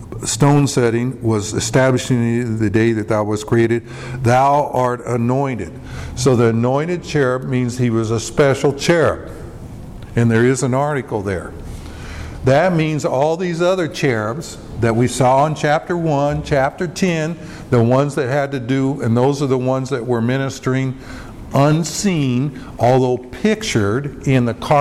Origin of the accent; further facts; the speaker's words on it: Junction City, Oregon, United States; When I was growing up in Junction City, there used to be a place in Bend